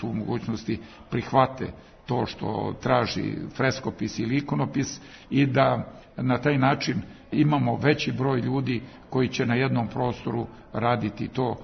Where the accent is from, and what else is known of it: Despotovac, Šumadija and Western Serbia, Serbia; born or raised there